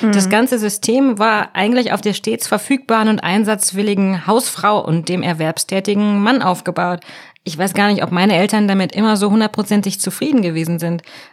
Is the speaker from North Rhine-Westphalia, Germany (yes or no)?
yes; North Rhine-Westphalia, Germany; Also ich bin in Nordrhein-Westfalen groß geworden